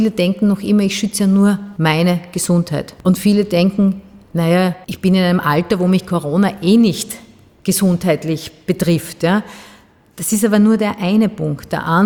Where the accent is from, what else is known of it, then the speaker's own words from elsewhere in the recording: Styria, Austria; Die Steiermark ist halt meine Heimat.